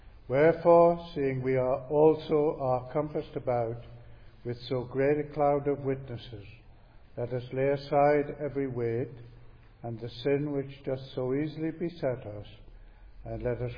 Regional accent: Gateshead, North East England, United Kingdom; moved away as an adult; now in Northern Ireland, United Kingdom; although I come from Northern Ireland to here, originally I'm from Gateshead, so I am from the northeast

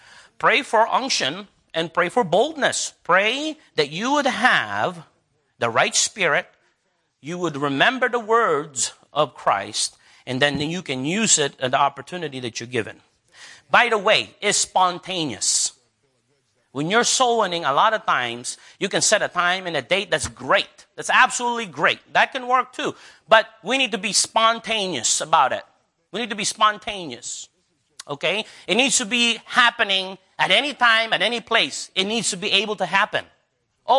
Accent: Texas, United States; I'm from Texas.

